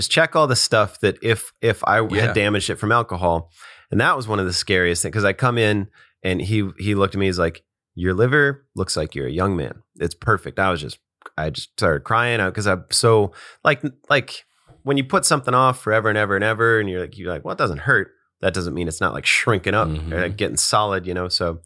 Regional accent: Midwest, United States; I knew the mixins cause I grew up in the Midwest and a lot of people do that.

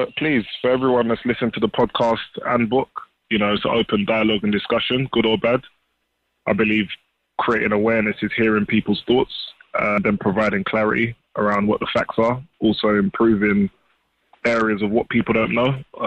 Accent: London, United Kingdom; I'm a boy from Southeast London

